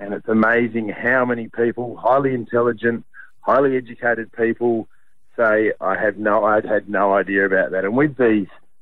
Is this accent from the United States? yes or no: no; Australia; Much as any Aussie kid.